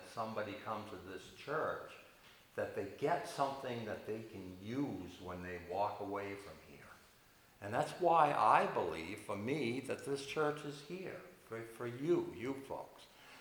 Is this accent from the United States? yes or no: yes; Phillips, United States; I'm from Phillips here.